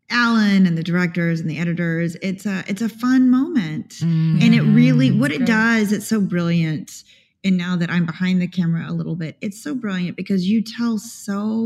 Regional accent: the South, United States; my family loved, I'm from the South.

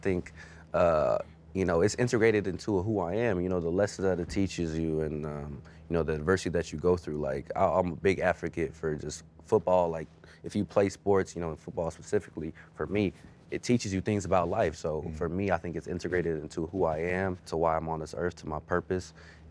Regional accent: Las Vegas, Nevada, United States; I'm from Vegas and I didn't know about Gorman until I was finishing my eighth grade year.

